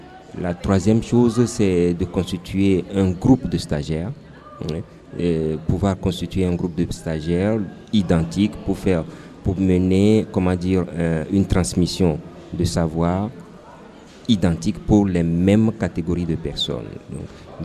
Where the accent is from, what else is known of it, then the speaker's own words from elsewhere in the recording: Centre-Val de Loire, France; Parce que moi, je suis du département 41. Je suis venu du Loir-et-Cher pour participer à ce forum.